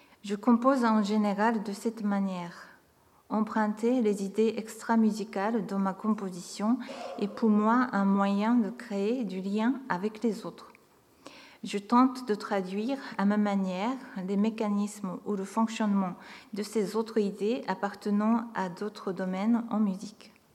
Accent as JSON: {"language": "French", "region": "Tokyo", "country": "Japan", "tie": "born or raised there", "moved": "as an adult", "lives_now": "Paris, France", "said": "après avoir obtenu un master de la composition à Tokyo, ma ville natale. Cela fait plus que 20 ans, avec quelques intermittences, que j'habite à Paris."}